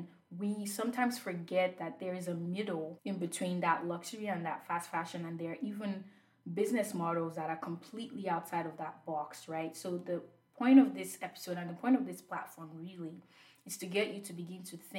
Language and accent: English; Nigeria; I'm Nigerian